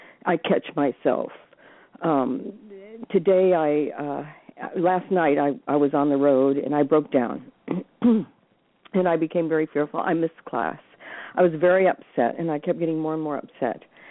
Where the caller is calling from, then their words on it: Sebring, Florida, United States; And I'm in Sebring, Florida.